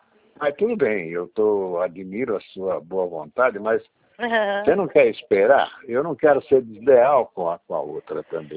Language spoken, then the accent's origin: Portuguese; Bragança Paulista, São Paulo, Brazil; Eu sou aqui de Bragança Paulista.